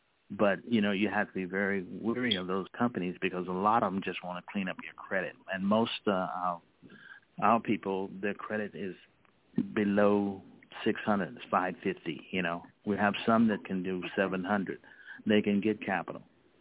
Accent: Vicksburg, Mississippi, United States; Yeah, from Vicksburg. Yeah. I'm from Vicksburg, I tell you. How many people you know from Vicksburg?

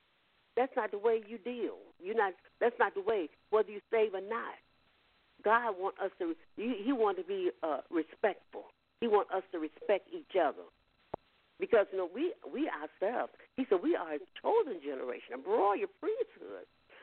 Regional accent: the South, United States; moved away; When I'm from the South, when I came to Chicago, I tried to go places, tried to do things

